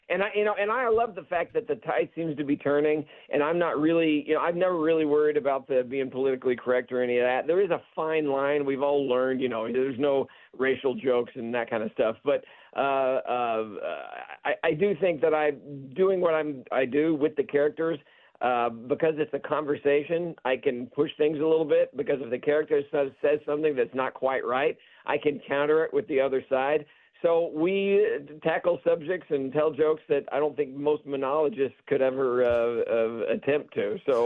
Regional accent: Dallas, Texas, United States; now in Los Angeles, United States; Well, I grew up in Texas and in Dallas

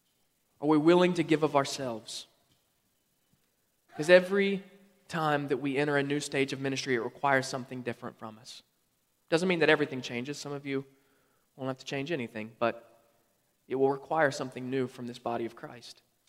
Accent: West Virginia, United States; I grew up in West Virginia. They've not changed in years.

